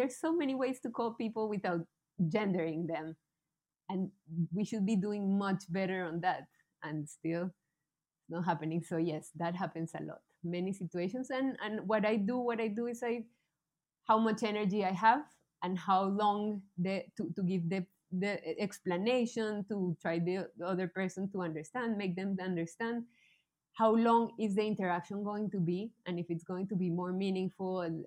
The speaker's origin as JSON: {"language": "English", "country": "Colombia", "first_language": "Spanish", "second_language": "English", "said": "I am from Colombia. I was born in Colombia and we speak Spanish"}